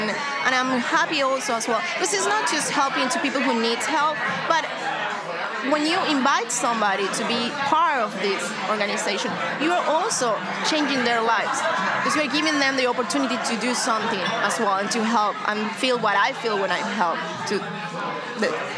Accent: Argentina; I'm from Argentina. I'm far away from home.

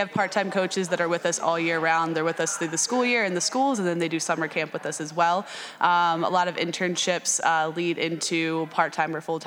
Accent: Maryland, United States; movement into the schools that don't have those massive field space like other schools where I was when I grew up in Maryland.

